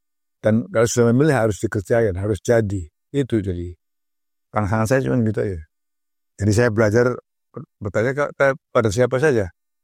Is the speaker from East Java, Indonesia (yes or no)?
yes; Surabaya, East Java, Indonesia; born there; also born or lived in Yogyakarta; Jadi saya kelahiran Surabaya tapi saya itu merasa sebagai orang Jogja.